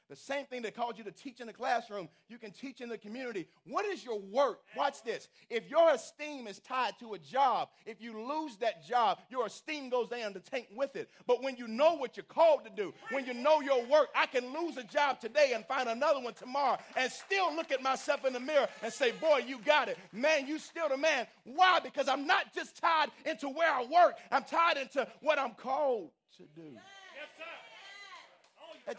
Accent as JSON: {"language": "English", "town": "Shepherdsville", "region": "Kentucky", "country": "United States", "said": "Man, I'm from Shepherdville. This is my country."}